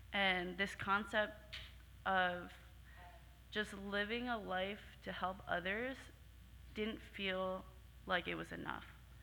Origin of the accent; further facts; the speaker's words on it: New Jersey, United States; I'm actually from New Jersey.